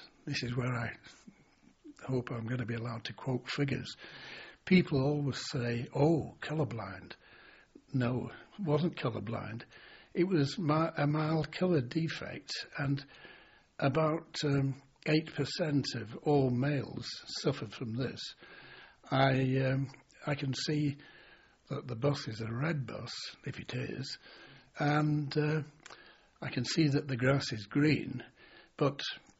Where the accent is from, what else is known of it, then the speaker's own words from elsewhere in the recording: Harrington, North West England, United Kingdom; born there; I was born in Harrington, Cumberland.